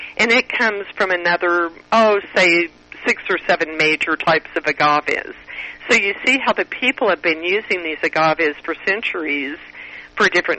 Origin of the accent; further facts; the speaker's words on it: El Paso, Texas, United States; I grew up in El Paso on the border, so I spoke Spanish fluently